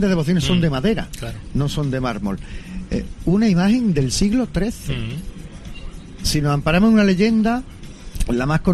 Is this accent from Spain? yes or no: yes; Granada, Andalusia, Spain; Pues me iría al comienzo porque, fíjate qué curioso, que en mi tierra